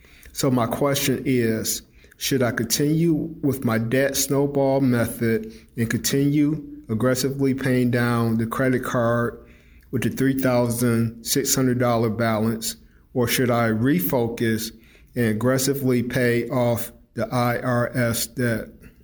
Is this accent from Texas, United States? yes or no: yes; San Antonio, Texas, United States; I'm from San Antonio, Texas.